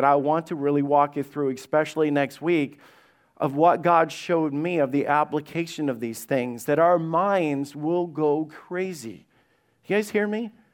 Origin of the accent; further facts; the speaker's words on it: Alabama, United States; I grew up in Alabama, and when we would hear the rattle of a rattlesnake, and I could tell you a bunch of stories about growing up in Alabama and working on farms